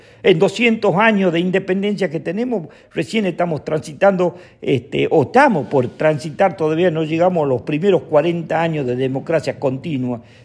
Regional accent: Argentina; quiénes somos los argentinos

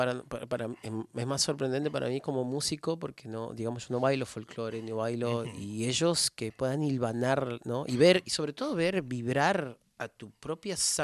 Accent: San Salvador de Jujuy, Jujuy, Argentina; born there; mi madre era de Abrapampa, yo nací en San Salvador, pero bueno. me siento también como un agropampeño más.

